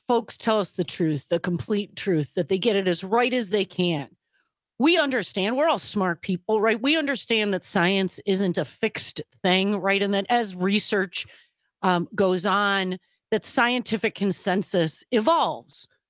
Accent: United States; If you believe in freedom in the United States, and as an American

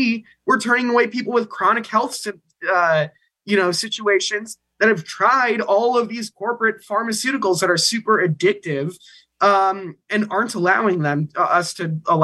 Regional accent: Minnesota, United States; I never thought I would argue that, but I'm from Minnesota, so I'm not going to complain about that too much.

